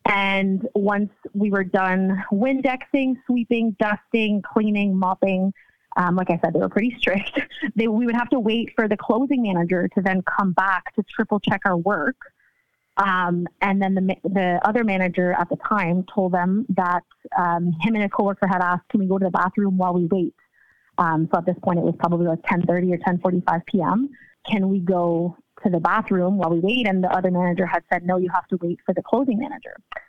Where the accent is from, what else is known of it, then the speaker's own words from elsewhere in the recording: Ontario, Canada; Ontario, Canada.